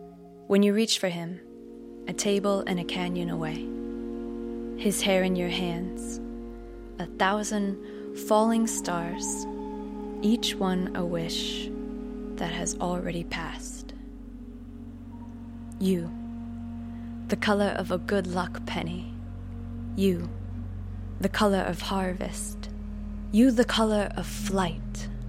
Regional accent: Juneau, Alaska, United States; also born or lived in South Korea; I grew up in Juneau. I was born in Korea, but I was raised here, moved for a little while, went to school down south

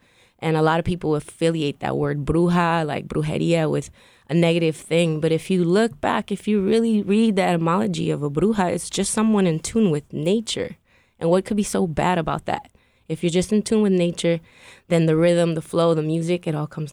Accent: Mexico; I was raised in the Mexico part of my life. I've always been really connected to nature and trees. I grew up around a lot of that.

